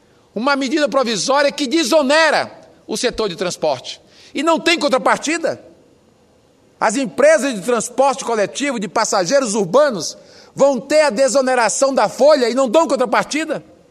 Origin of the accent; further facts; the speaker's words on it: Fortaleza, Ceará, Brazil; Lá na minha cidade, em Fortaleza, no meu estado do Ceará